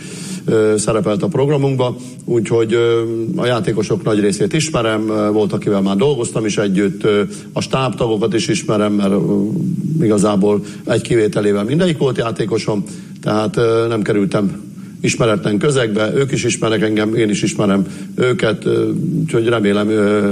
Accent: Borsod-Abaúj-Zemplén, Hungary; born or raised there; now in Debrecen, Hungary

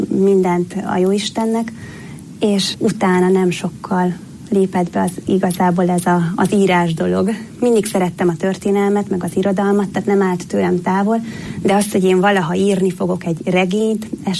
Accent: Budapest, Hungary; én a 16. kerületben Rákosztán Mihályon nőttem föl Budapesten

